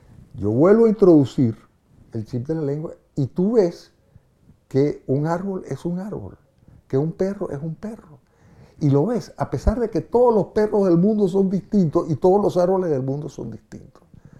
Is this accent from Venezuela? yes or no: yes; Venezuela; en países como Venezuela, para mencionar mi país de origen, la lengua ha sido completamente desmontada